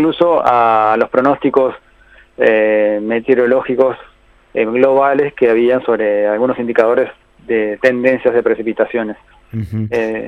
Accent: Montevideo, Uruguay; Nosotros tuvimos, como montevideanos y también como los turistas que llegan al país

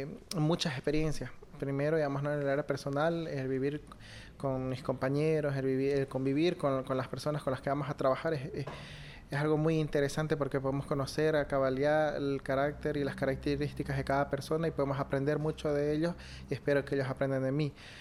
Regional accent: Bolivia; now in Uruguay; tengo 27 años, soy bioquímico, soy boliviano

